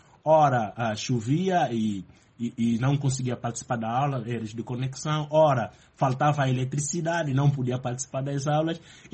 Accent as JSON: {"language": "Portuguese", "country": "Angola", "said": "eu sou de Angola"}